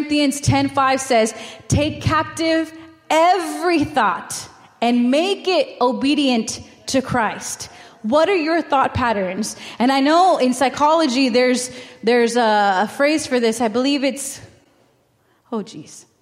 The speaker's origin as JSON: {"language": "English", "region": "Texas", "country": "United States", "lives_now": "Houston, United States", "said": "I will mention it again because I'm from the Valley. It is a small town. We've got one highway that gets us from point A to point B, and we only have exits on one side of the highway. I get to Houston."}